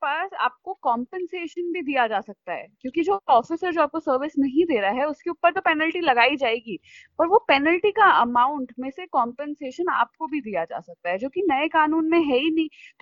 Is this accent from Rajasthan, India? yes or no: yes; Jaipur, Rajasthan, India; मैं वैसे जयपुर की रहने वाली हूँ।